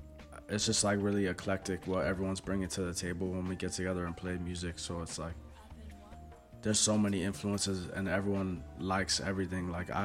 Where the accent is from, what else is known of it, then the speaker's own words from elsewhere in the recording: Delray Beach, Florida, United States; I'm from Delray Beach, Florida.